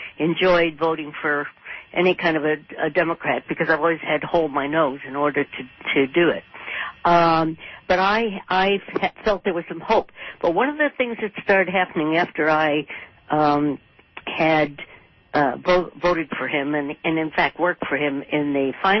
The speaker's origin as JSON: {"language": "English", "town": "Detroit", "region": "Michigan", "country": "United States", "said": "Okay, right, and I'm from Detroit."}